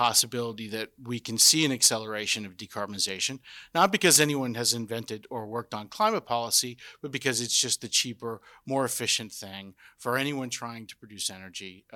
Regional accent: Texas, United States; needed to move back to my home state, Texas, where I live now.

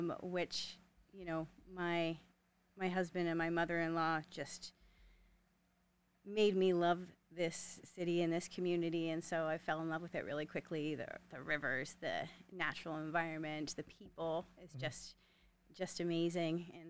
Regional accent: Ontario, Canada; now in Fort McMurray, Canada; a pretty much born and raised Fort McMurrayite who loves the city very much. And I am imported from Ontario 10 years ago last month.

